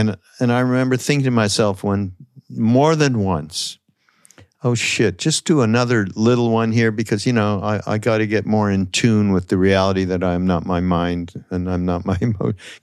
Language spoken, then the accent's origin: English; Montreal, Quebec, Canada; when I was growing up in Montreal.